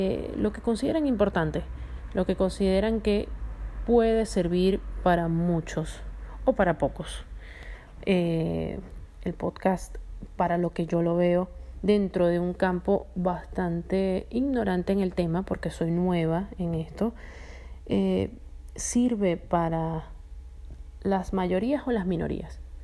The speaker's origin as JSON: {"language": "Spanish", "town": "Caracas", "region": "Capital District", "country": "Venezuela", "tie": "born or raised there", "said": "soy oriunda de Caracas, capital de Venezuela, de la época de los tazos y del Super Nintendo."}